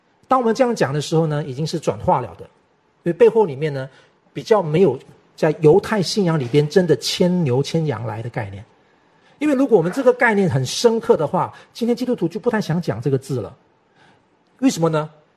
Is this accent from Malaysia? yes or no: yes; Malaysia; now in Taiwan; 我在马来西亚成长的环境当中呢，当然现在慢慢它会跟嘛，现在全球化它会跟。